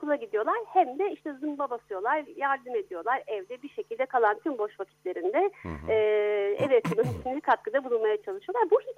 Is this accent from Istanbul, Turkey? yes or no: yes; Istanbul, Turkey; also born or lived in Dortmund, Germany; Ben Almanya'da doğdum, Dortmund'da doğdum. Sonra Türkiye'de büyüdüm, ben İstanbul'da büyüdüm. Ama hiç kopmadım. Ben hep Almanya'ya gittim geldim